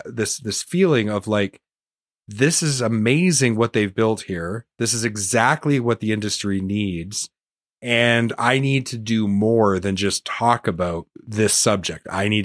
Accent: Canada; I'm Canadian, but I'm doing all this work to actively promote right to repair in the US, because what happens in the US happens in Canada.

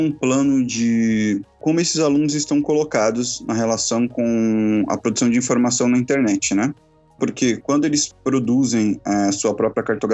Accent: Itaquaquecetuba, São Paulo, Brazil; Eu fiz uma atividade em Itacoaxetuba, que foi onde eu cresci

